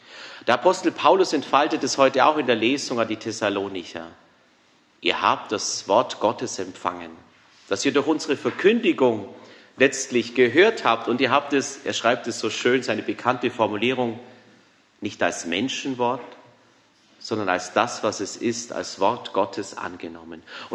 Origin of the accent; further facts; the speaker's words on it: Baden-Württemberg, Germany; accent: Swabian; woher kommt eigentlich unsere Sprache bzw. unser schöner schwäbischer Dialekt?